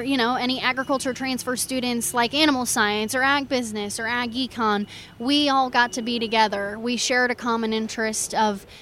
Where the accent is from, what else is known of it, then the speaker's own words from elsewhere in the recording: Hudson, Illinois, United States; So I'm originally from Hudson, Illinois, so McLean County.